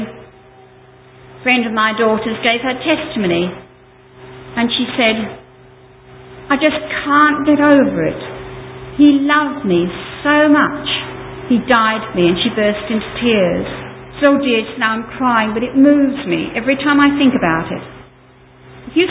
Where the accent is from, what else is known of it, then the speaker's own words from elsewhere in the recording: England, United Kingdom; now in Australia; Some of you know this, and I'm English. And he wouldn't live in England and I wouldn't live in New Zealand. So that's why I live in Australia.